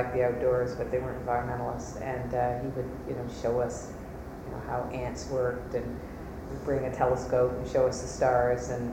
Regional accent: Montreal, Quebec, Canada; So I grew up in Montreal, in an English suburb of Montreal called Montreal West, which at that point, Montreal was very segregated. French lived in some parts of town, English in others.

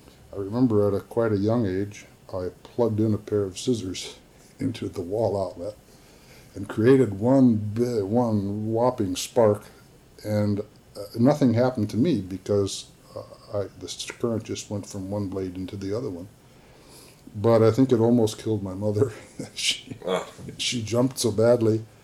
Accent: Chicago, Illinois, United States; We lived at the time when I was born, the family lived at on the far south side of Chicago at 94th Street and Lyons Avenue in a what was called at the time a three-flat building.

